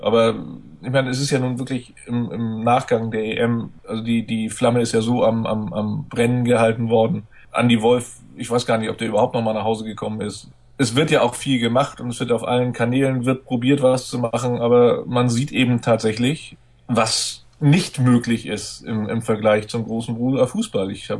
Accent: Hamburg, Germany; now in Schleswig-Holstein, Germany; ich habe gerade als Hamburger bin ich nun auch betroffen gewesen, oder als Rand-Hamburger, da ich in Schleswig-Holstein lebe, aber mein Herz immer noch nach Hamburg gehört

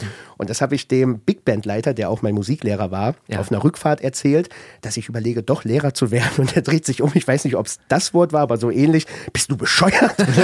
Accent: Werl, North Rhine-Westphalia, Germany; ich komme ja aus der Kleinstadt Werl.

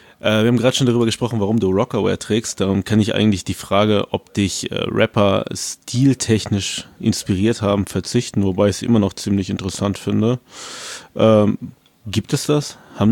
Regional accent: Paderborn, North Rhine-Westphalia, Germany; Ich komme aus der Hip-Hop-Stadt Paderborn.

